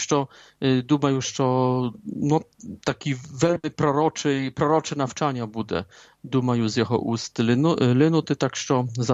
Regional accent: Poznań, Greater Poland, Poland; в Познані, в моєму рідному місті.

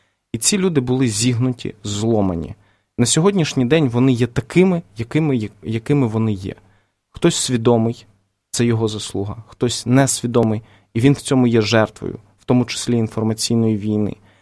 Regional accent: Luhansk, Luhansk Oblast, Ukraine; я просто сам звідти, я из Луганска, я народився в Луганську

